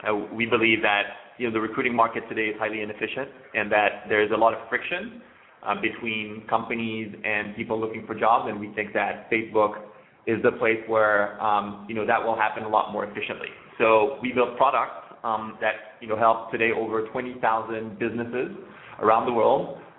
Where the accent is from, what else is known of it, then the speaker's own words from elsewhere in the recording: Paris, Île-de-France, France; English is a second language; moved away as an adult; now in San Francisco, United States; I live in San Francisco. I'm originally from Paris in France. Relocated to the U.S. about a year ago